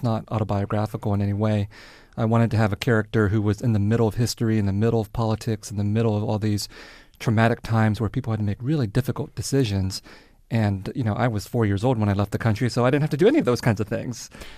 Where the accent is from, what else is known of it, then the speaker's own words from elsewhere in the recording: San Jose, California, United States; You know, I grew up in the Vietnamese community in San Jose as a little boy, and we would go to the New Year celebrations